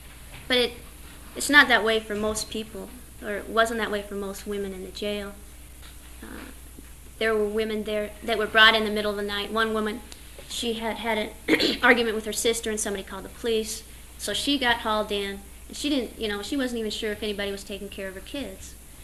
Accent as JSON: {"language": "English", "town": "Centralia", "region": "Washington", "country": "United States", "tie": "born or raised there", "said": "The train passes through Centralia, Washington, which is my hometown."}